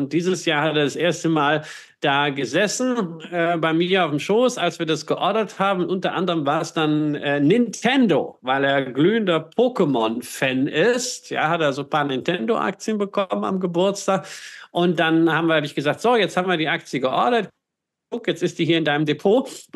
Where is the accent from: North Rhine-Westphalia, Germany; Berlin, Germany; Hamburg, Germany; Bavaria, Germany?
North Rhine-Westphalia, Germany; ich bin am Ostrand des Ruhrgebiets aufgewachsen